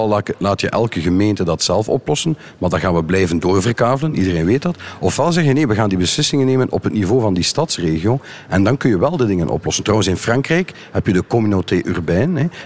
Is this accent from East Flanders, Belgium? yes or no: no; West Flanders, Belgium; In West-Vlaanderen, ik kom uit Zuidwest-Vlaanderen, dat zijn 13 gemeenten die vandaag al samenwerken met elkaar